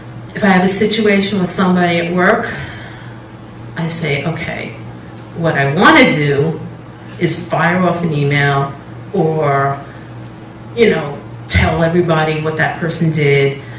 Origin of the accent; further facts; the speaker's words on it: New York, United States; Like, we're from New York. You don't come into my yard without asking.